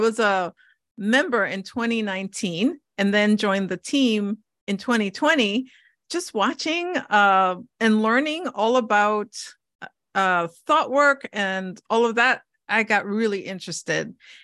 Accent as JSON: {"language": "English", "region": "Hawaii", "country": "United States", "tie": "born or raised there", "said": "I was born and raised in Hawaii with two Mexican parents."}